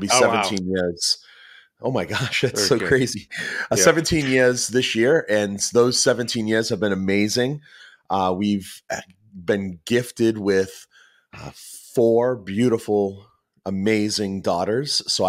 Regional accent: Plymouth, Massachusetts, United States; So I grew up outside of Boston, a town called Plymouth.

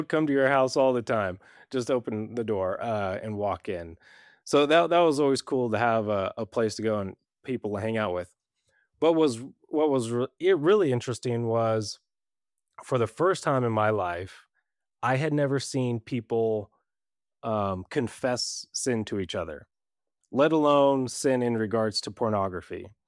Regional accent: Brighton, Colorado, United States; so I'm from Brighton, Colorado, grew up, born and raised.

